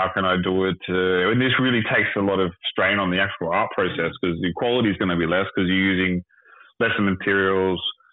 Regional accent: Australia; Well, growing up in Australia, it's the same as like growing up in any kind of like England, Australia, or America.

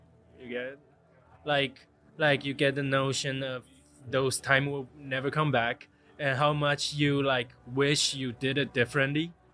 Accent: Taiwan; English is a second language; moved away as an adult; now in United States; I'm originally from Taiwan. Moved to the U.S. in 2009. I remember when I was in high school, that's in Taiwan.

